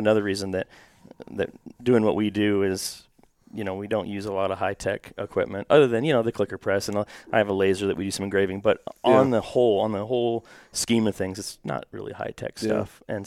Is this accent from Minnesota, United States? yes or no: no; Washington, United States; Yeah. So I grew up in Washington State, up in the Cascades.